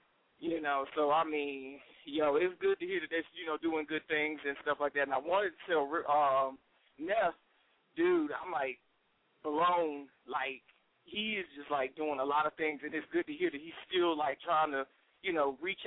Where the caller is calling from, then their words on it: Washington, District of Columbia, United States; Yo, what's up? … I'm calling from Washington, D.C.